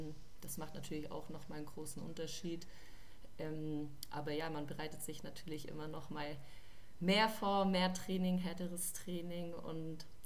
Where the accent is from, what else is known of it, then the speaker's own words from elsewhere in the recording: Baden-Württemberg, Germany; now in Cologne, Germany; also ich lebe aktuell in Köln nach wie vor, aber meine Heimat ist am Bodensee und der VfB ist natürlich deutlich näher in meine Heimat als in Köln